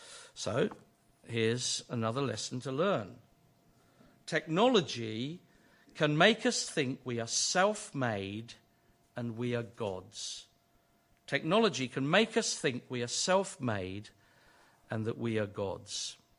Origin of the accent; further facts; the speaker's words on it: United Kingdom; We're British, so we don't like touching anyone.